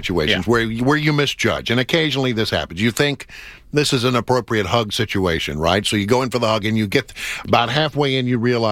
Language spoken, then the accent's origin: English; Texas, United States; it wasn't something that is done in the same way that it was back in my home state of Texas.